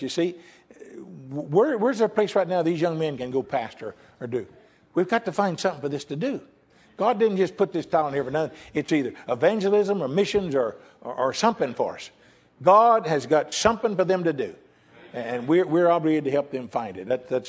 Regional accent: Texas, United States; Well, I was from Texas. I was full of them.

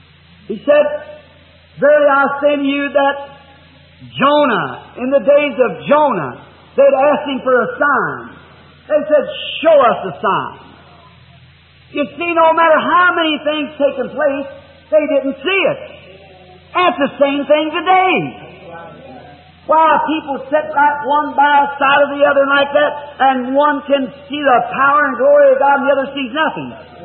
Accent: the South, United States

